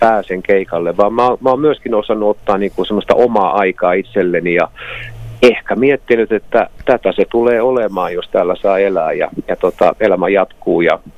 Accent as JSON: {"language": "Finnish", "town": "Alaveteli", "region": "Ostrobothnia", "country": "Finland", "tie": "born or raised there", "said": "se oli kotikylässäni Alavetelissä siinä niin kuin nuorisoseuran talolla"}